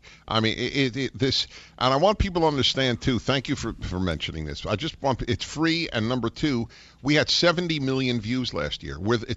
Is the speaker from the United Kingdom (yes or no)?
no; South Africa; I lived under apartheid. I'm black South African.